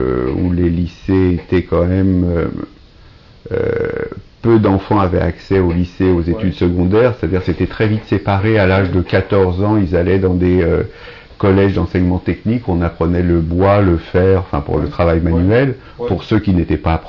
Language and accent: French; Paris, Île-de-France, France; born there; Je suis né à Paris le 12 juillet 51.